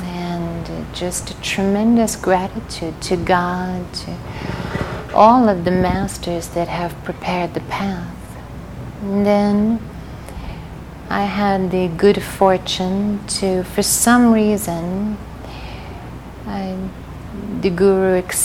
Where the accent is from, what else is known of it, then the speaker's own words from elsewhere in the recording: New York City, New York, United States; And I grew up in New York, so right under the nose.